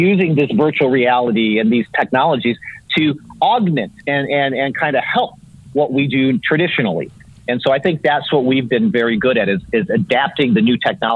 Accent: Midwest, United States; I'm an Irish Catholic boy from the Midwest. You don't touch me unless you absolutely have to, right?

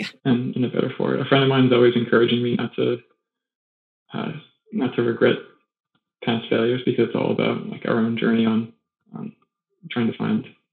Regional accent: Cape Cod, Massachusetts, United States; Growing up on Cape Cod, it was kind of a consistent theme in the programming for our science classes

